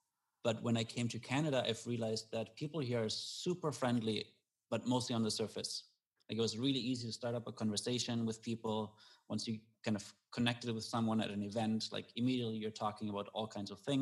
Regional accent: Germany; So as you said, I grew up in Germany and I was and still am an only child.

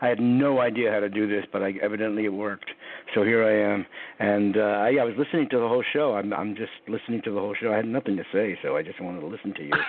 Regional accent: Newark, New Jersey, United States; born there; I was born in Newark, New Jersey.

